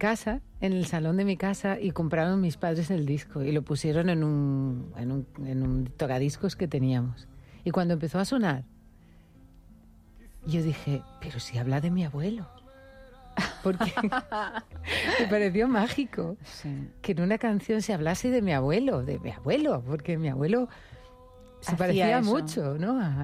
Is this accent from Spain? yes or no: yes; Yecla, Region of Murcia, Spain; yo empecé con 11 años a cantar en un coro de la iglesia de mi pueblo, de Yecla.